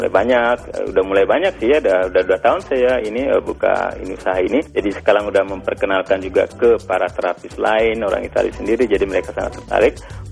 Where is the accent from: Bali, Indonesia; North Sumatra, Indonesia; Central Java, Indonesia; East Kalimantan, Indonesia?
Bali, Indonesia; now in Italy; mereka juga banyak tamu hotel yang setelah tahu saya dari Bali, mereka langsung bilang, wah kamu pasti pinter masak